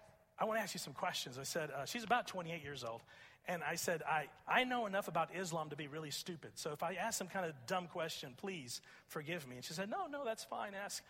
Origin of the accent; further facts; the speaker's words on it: Pasadena, Texas, United States; And so I grew up there in Pasadena, Texas. When I was growing up in the 1960s, it was the state headquarters for the Ku Klux Klan.